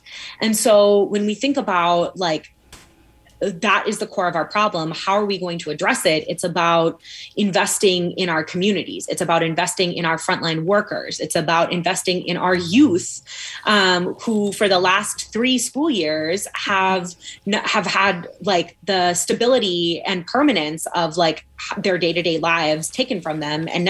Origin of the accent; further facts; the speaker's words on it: Pakistan; Like, it's like my family, we're Pakistani, but on my mom's side of the family, they are not like native to Pakistan.